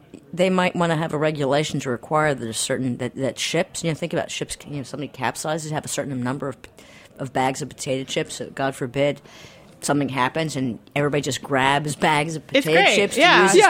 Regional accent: Philadelphia, Pennsylvania, United States; I'm actually upset here because I'm actually from Philadelphia.

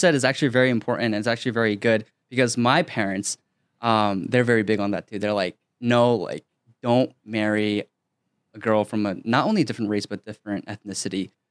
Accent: United States; I love being Korean, but as an American, I'm an American first.

